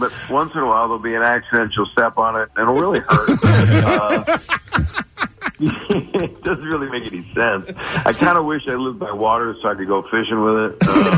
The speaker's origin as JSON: {"language": "English", "town": "Philadelphia", "region": "Pennsylvania", "country": "United States", "tie": "born or raised there", "said": "Secretly, don't tell anybody except my hometown of Philly."}